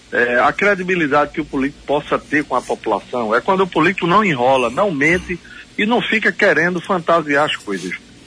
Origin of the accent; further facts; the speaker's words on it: Limoeiro, Pernambuco, Brazil; lá na minha cidade de Limoeiro